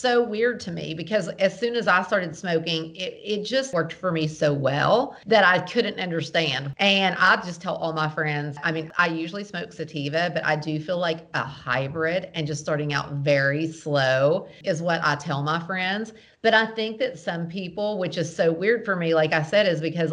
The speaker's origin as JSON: {"language": "English", "region": "the South", "country": "United States", "said": "I'm a Christian. I'm from the South."}